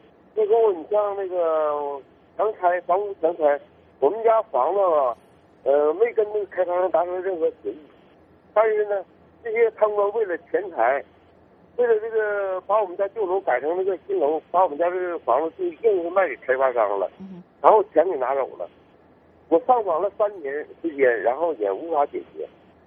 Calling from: Jilin, China; 我是来自吉林富勤的

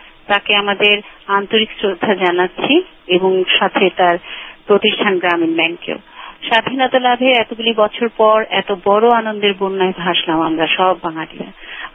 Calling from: Dhaka, Dhaka Division, Bangladesh; আমি উত্তরা ঢাকা থেকে

